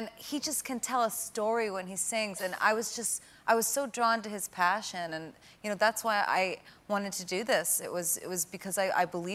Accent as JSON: {"language": "English", "region": "East Coast", "country": "United States", "said": "And we're both Italian and we're from the East Coast, so, you know, that's what you do."}